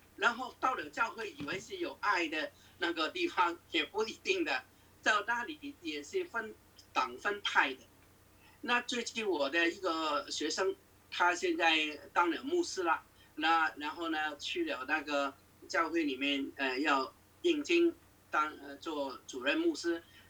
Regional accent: Hong Kong; 我相信你在新闻都听到，我是香港人，我当然对香港现在的那个情况非常了解。

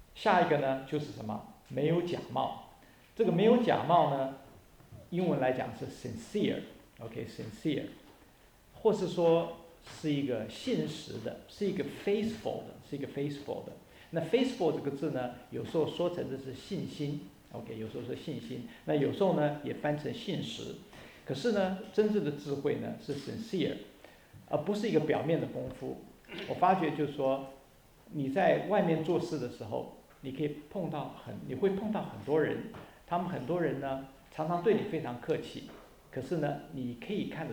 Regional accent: Taiwan; 我们这边从台湾来的有哪几位？我们大概好久是台湾来的，我们大概都晓得，我们从小就被学这个东西。

